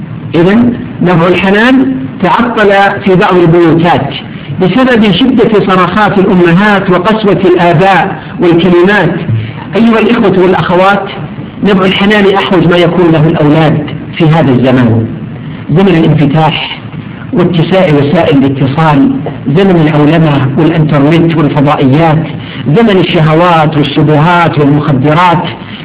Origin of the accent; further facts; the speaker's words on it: Saudi Arabia; وبالذات بلادنا المملكة العربية السعودية أنها دول فتية